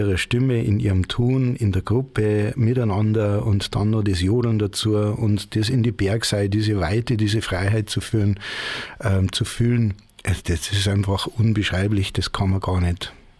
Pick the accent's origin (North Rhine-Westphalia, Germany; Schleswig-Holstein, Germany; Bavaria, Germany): Bavaria, Germany; was halt so traditionell bei uns in Bayern ist. Und ich bin dann mit 7 Jahren, habe ich den Königsjodler schon sehr gut gekonnt